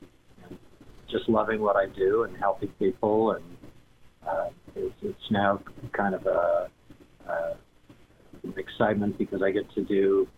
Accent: Minneapolis, Minnesota, United States; now in La Jolla, United States; And so I went through, I growing up in Minneapolis, it was great. And then I came out to California

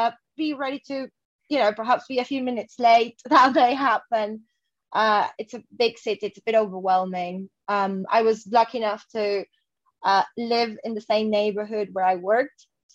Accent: Montevideo, Uruguay; I'm from Montevideo. So obviously I've been to Buenos Aires many times. So it was my first time sort of living in Buenos Aires because we were there for 2 entire months.

